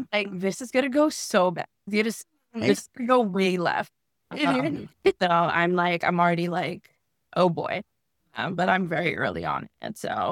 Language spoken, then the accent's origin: English; Cuba; So I too, because I'm Cuban, my grandma loved telenovelas.